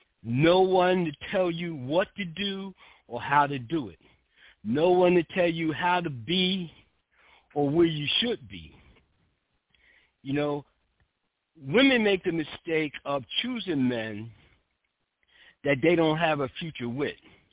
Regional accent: New Jersey, United States; I'm from Lindenwall, New Jersey, and I frequent New York all the time.

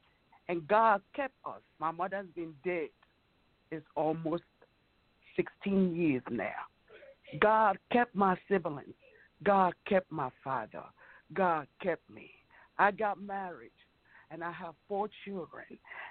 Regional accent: Nigeria; English is a second language; As you all hear me, I have an accent because I'm originally from Nigeria.

